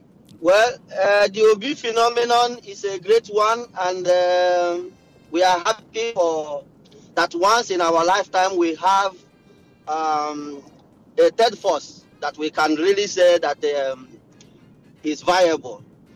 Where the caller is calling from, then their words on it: Denmark; I'm calling from Denmark.